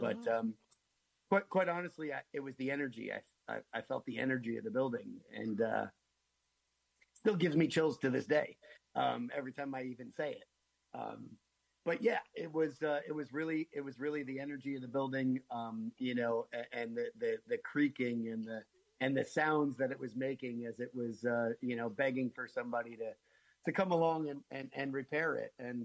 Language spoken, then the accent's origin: English; New York, United States; I grew up locally here in the Hudson Valley. Graduated from Catskill High School in 1994. I'm dating myself, but grew up in the area, family in Hudson, and so I spent a lot of my youthful days in Hudson